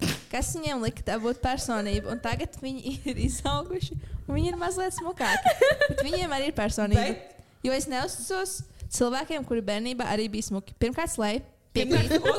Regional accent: Jelgava, Latvia; mēs ar Santu esam no Jelgavas

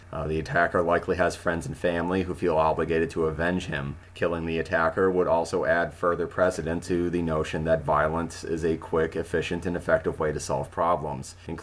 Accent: United States; Also, I'm an American living in 2023.

